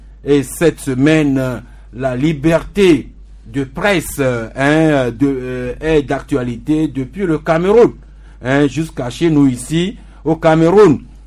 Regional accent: Togo; Il est passé par chez nous, au Togo

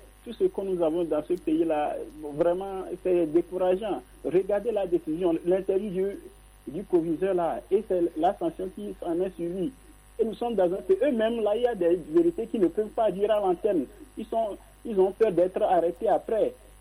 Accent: Togo; je voulais faire remarquer simplement que nous sommes tous des Togolais

